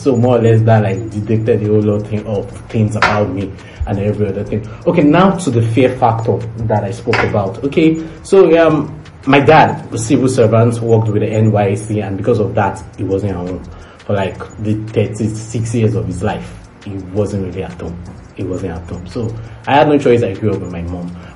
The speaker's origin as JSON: {"language": "English", "region": "Oyo", "country": "Nigeria", "said": "I'm from Oyo State."}